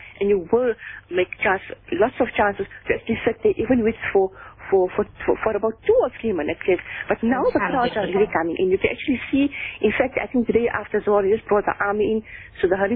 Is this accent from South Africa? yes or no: yes; South Africa; If they ask us, where are you from? I said, South Africa.